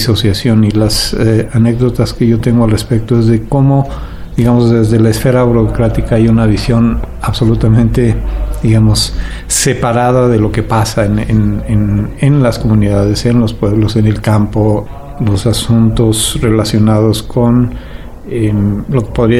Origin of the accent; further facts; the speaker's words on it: Mexico City, Mexico; born there; moved away as an adult; now in Oaxaca, Mexico; Yo nací en la Ciudad de México hace ya 60 años y tengo aquí en Oaxaca desde 1989, es decir, cerca de 30 años.